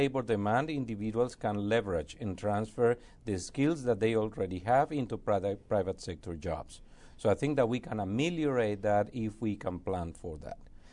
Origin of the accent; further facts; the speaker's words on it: Venezuela; now in United States; I came from Venezuela and never left.